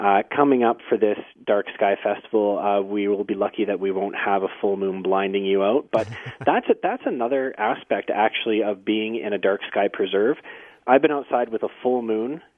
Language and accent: English; British Columbia, Canada; now in Jasper, Canada; because I'm not from Jasper. I've moved to Jasper in the last year, and I come from British Columbia, and I came from a place where I thought environment was huge, and it is, and lived in a city and then moved out to Jasper